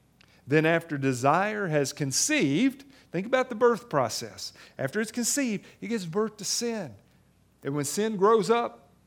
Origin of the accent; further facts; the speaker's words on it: Kentucky, United States; I'm a simple person. I'm from Kentucky.